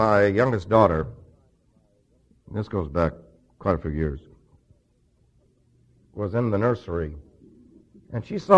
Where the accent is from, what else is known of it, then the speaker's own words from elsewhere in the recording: New York City, New York, United States; now in Arizona, United States; I was raised in New York City, but I'd been gone long enough that I was still going like that.